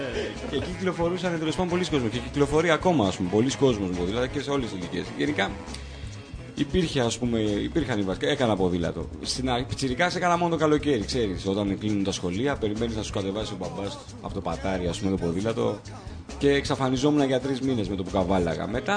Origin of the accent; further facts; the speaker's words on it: Eleusis, Attica, Greece; now in Athens, Greece; συνέχισα πάλι να μετακινούμε στην Ελευσίνα, ας πούμε, μέσα στην πόλη μου με το ποδήλατο κλασικά. Ήταν και χαζό να πάρεις κάτι άλλο. Από εκεί πέρα μετά, πριν 6 χρόνια ήρθα Αθήνα